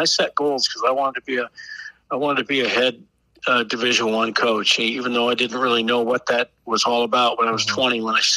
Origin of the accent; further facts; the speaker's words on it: Fort Dodge, Iowa, United States; Well, I grew up in Fort Dodge and currently live back here now too.